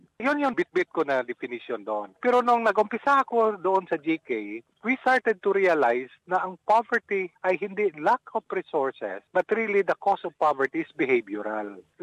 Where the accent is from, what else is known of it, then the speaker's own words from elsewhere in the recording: Butuan, Caraga, Philippines; taga Butuan City ako